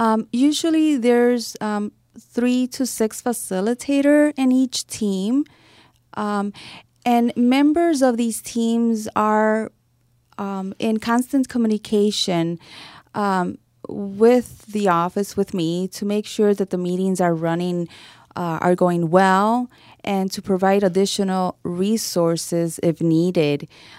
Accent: Puerto Rico; now in Chicago, United States; Well, I'm from Puerto Rico. I moved to Chicago a little over 20 years ago.

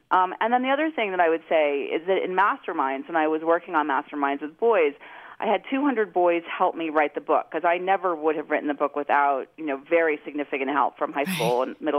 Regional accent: Washington, District of Columbia, United States; to some of the wealthiest private schools where I grew up in Washington, D.C.

